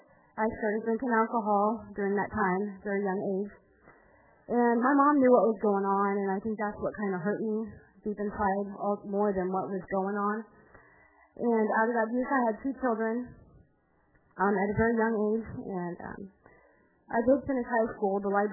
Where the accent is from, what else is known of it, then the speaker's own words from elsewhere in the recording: Iowa, United States; I'm 34, and I'm from Iowa.